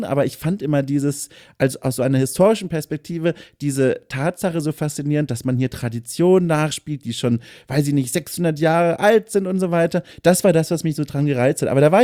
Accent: Bavaria, Germany; ich komme ja auch aus Süddeutschland, Franken, und da wurde ich ja mit der katholischen Kirche, also man muss ja sagen, zwangssozialisiert

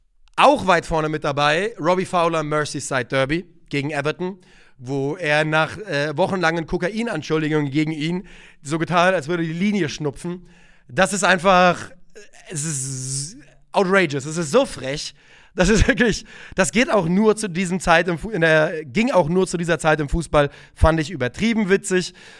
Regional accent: Germany; Als nächstes muss ich sagen, ich bin Deutscher.

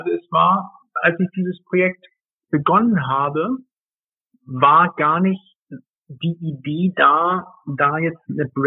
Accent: Hamburg, Germany; ich bin Hamburger.

